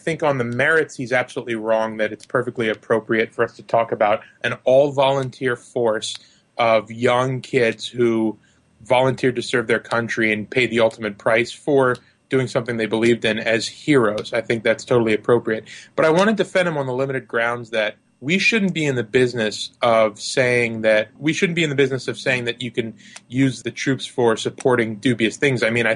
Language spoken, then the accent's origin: English; New Jersey, United States; I'm from New Jersey. I can count on zero hands the number of Democrats I've ever voted for.